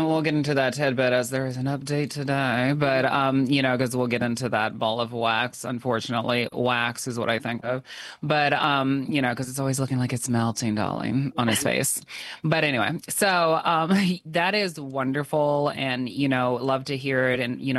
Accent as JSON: {"language": "English", "region": "Virginia", "country": "United States", "tie": "born or raised there", "said": "growing up in Northern Virginia"}